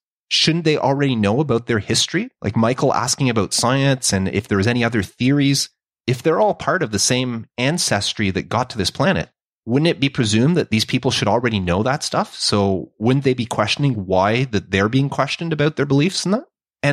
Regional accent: Canada; Trust me, I'm Canadian, and with our winters here, I know what it is to do a donut in a vehicle.

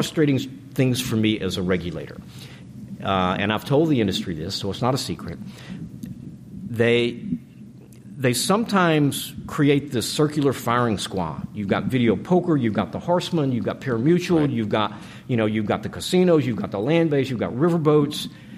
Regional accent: Louisiana, United States; And I'm from Tangipahoa Parish.

